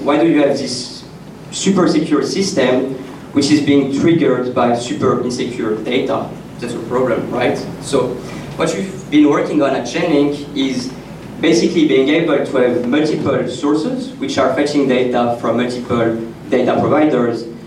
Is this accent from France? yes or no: yes; France; English is a second language; I'm from France, as you probably noticed from my accent.